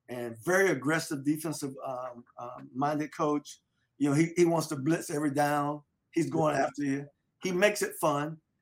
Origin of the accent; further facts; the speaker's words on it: Delray Beach, Florida, United States; because in my hometown, football is king in Delray Beach.